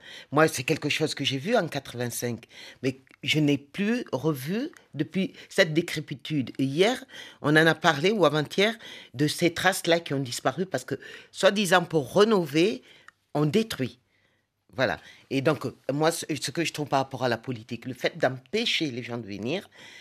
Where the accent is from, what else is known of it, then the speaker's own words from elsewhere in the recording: Toulouse, Occitanie, France; also born or lived in Ouagadougou, Burkina Faso; Moi, je suis une vraie Toulousaine, comme je suis une vraie Ouagalaise.